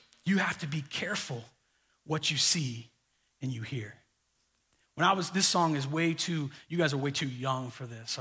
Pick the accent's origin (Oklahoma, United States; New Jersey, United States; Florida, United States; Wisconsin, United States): Florida, United States; I grew up in Florida, loved it, man. And as teenagers, we did crazy things.